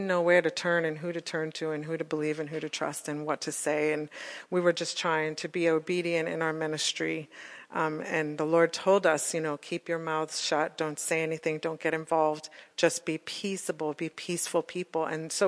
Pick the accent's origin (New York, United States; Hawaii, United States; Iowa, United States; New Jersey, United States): New York, United States; also born or lived in Florida; now in Ohio, United States; I'm from New York. He's from Boston, and we lived in Florida.